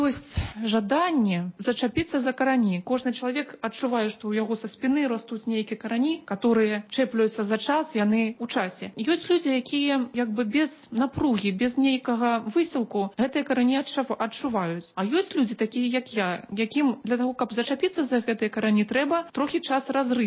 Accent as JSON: {"language": "Ukrainian", "country": "Belarus", "second_language": "Ukrainian", "said": "Ми білоруси."}